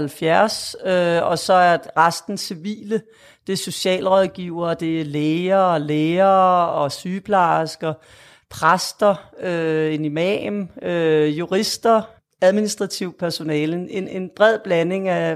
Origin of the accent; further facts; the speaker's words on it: Frederiksberg, Capital Region of Denmark, Denmark; Vi bor på Frederiksberg, Lars og jeg, i mit gamle barndomshjem